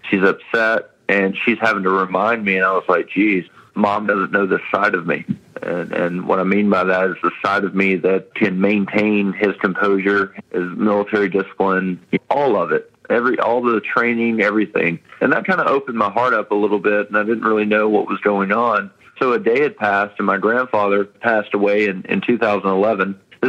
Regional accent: West Monroe, Louisiana, United States; I was born and raised in Louisiana. I come from Monroe, West Monroe area, and joined the Army at 17

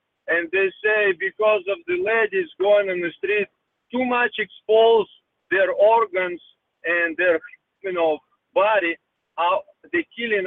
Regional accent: Russia; English is a second language; Yeah, I grew up in Russia, and that's what they still doing it.

